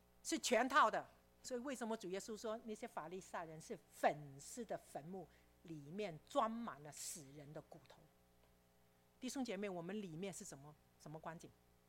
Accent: Hong Kong; 因为我从香港来

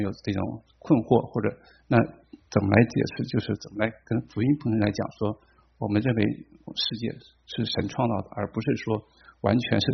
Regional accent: China; 就像我们从大陆来，第一个坎儿就是说

